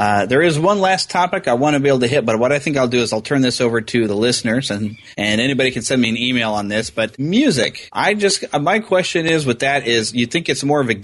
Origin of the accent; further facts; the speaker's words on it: United States; you know, I'm pure American.